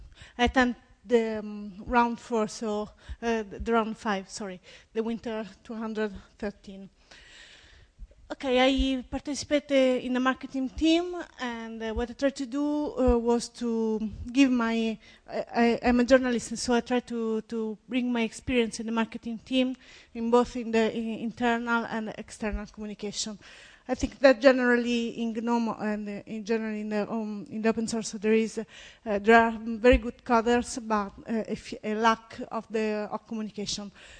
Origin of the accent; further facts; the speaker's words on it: Italy; English is a second language; I come from Italy.